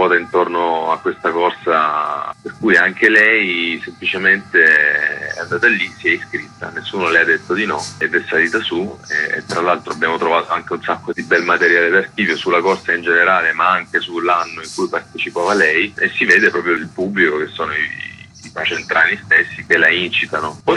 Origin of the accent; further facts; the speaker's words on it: Abruzzo, Italy; Io sono abruzzese